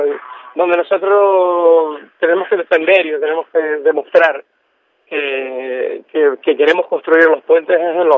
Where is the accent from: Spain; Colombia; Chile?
Spain; Canary Islands; Los canarios somos muy parecidos en ese sentido y somos, los canarios también somos muy acogedores como los gallegos.